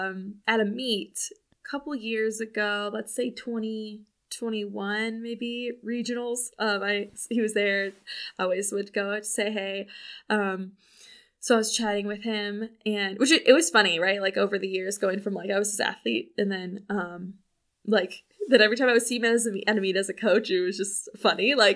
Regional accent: Midwest, United States; like I grew up in the Midwest and like very Midwest parents

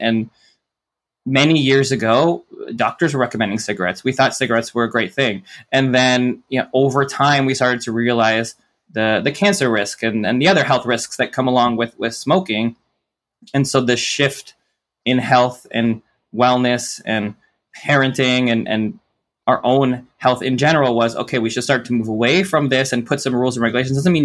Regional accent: Toronto, Ontario, Canada; I grew up in Toronto.

